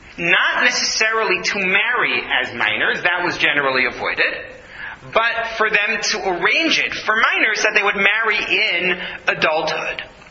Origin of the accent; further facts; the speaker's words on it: New York, United States; I grew up in New York. I went to school in Manhattan. You can't shock me.